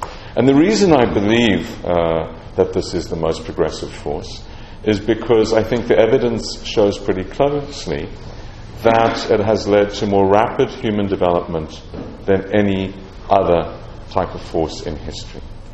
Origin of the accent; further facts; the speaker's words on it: South Africa; moved away as an adult; I'm a South African, I'd left South Africa in 1979 to come to the UK in exile after fighting apartheid.